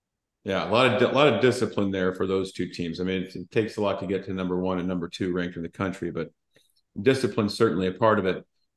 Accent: Lincoln, Nebraska, United States; growing up in Nebraska, especially growing up in Lincoln, that's one of those things where I think just about every one of our dads had the VHS tape of that game.

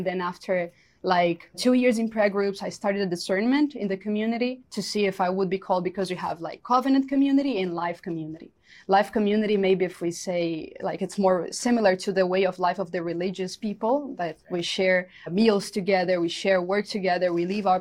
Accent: Fortaleza, Ceará, Brazil; And she was also a part of a prayer group in Fortaleza. That's my hometown in Brazil.

